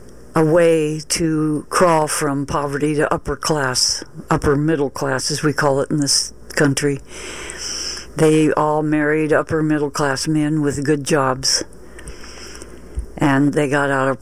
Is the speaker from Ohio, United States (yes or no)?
yes; Cleveland, Ohio, United States; born there; I was born in Cleveland, Ohio, where my dad was on the run in June.